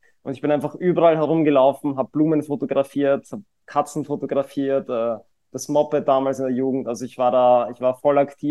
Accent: Vienna, Austria; ich bin 29 Jahre alt, ich komme aus Österreich, aus Wien.

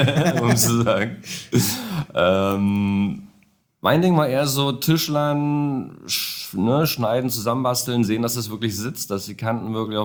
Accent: Niemegk, Brandenburg, Germany; moved away as an adult; Das nennt sich Niemek. Das ist eine Autobahnabfahrt von der A9.

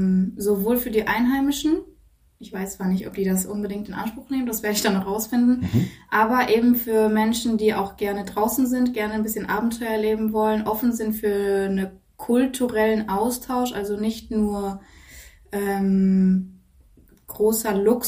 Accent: Cologne, North Rhine-Westphalia, Germany; Ich sehe mich selber als Kölnerin

